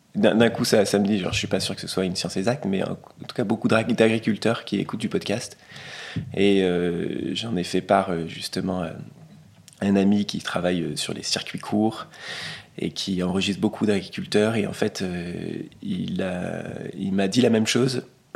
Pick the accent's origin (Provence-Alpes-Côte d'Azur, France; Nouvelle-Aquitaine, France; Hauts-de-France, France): Provence-Alpes-Côte d'Azur, France; Forcalquier; moved away as an adult; also born or lived in Paris; now in Entrechaux, France; J'ai grandi à Fort-Calquier, je suis parti à 18 ans pour les études à Paris, j'y suis resté pendant 13 ans, et ensuite je suis descendu avec ma compagne et mes deux enfants à Entrechaux, c'est un petit village côté de Vaison-la-Romaine